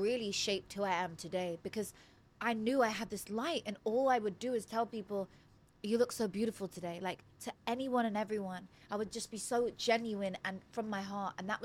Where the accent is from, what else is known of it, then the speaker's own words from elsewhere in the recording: South East England, United Kingdom; I grew up in Oxfordshire, where Oxford University is.